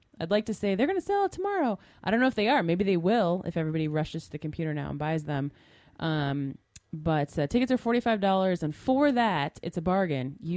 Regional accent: San Pedro, California, United States; now in Sacramento, United States; I grew up in the YMCA in my hometown, the San Pedro Peninsula YMCA. Did a lot of camping, did a lot of stuff down there. Love it. Love the Y programs. So when I moved to Sacramento, got involved up here.

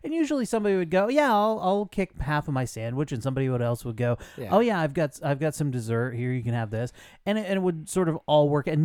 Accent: Scotland, United Kingdom; because I'm Scottish

